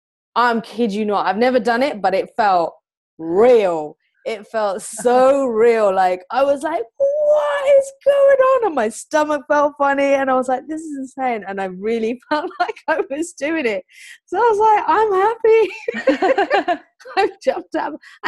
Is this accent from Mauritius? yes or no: yes; Mauritius; now in United Kingdom; I mean, I grew up in Mauritius, you know what I mean?